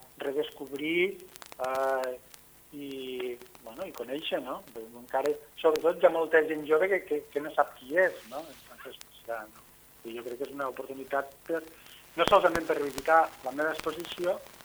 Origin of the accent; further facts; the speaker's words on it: Lleida, Catalonia, Spain; jo sóc un artista de Lleida que tinc també força relació amb les Borges Blanques